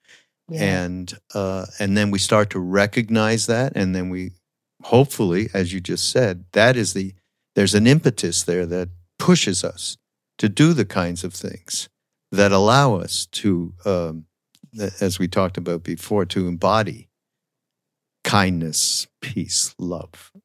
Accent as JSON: {"language": "English", "town": "Montreal", "region": "Quebec", "country": "Canada", "said": "I'm from Montreal."}